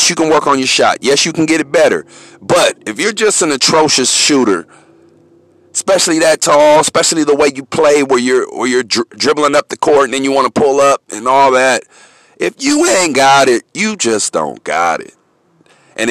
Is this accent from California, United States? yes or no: yes; San Francisco, California, United States; I'm from San Francisco, California.